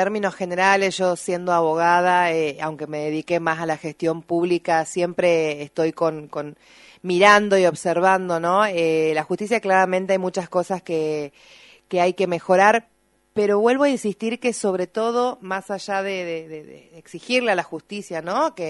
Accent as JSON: {"language": "Spanish", "town": "Las Talitas", "region": "Tucumán", "country": "Argentina", "said": "también en mi caso que vengo de Las Talitas"}